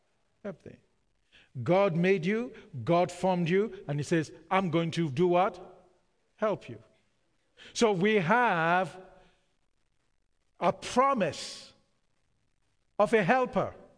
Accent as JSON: {"language": "English", "country": "Nigeria", "tie": "born or raised there", "said": "from where I come from, growing up in Nigeria, you know, every father, every mother wants the child to become a lawyer or an engineer or a doctor."}